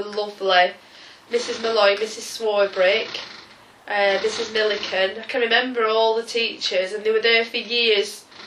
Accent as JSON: {"language": "English", "town": "Preston", "region": "North West England", "country": "United Kingdom", "tie": "born or raised there", "said": "I enjoyed growing up in Frenchwood. It was great because we were right near the river, we were near the parks, we were near town."}